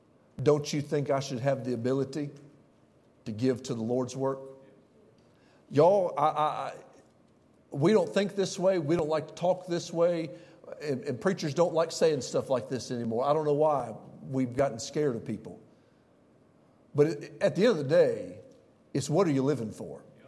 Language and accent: English; Florida, United States; now in Alabama, United States; But I've always lived in Central Florida. Then I moved to Alabama.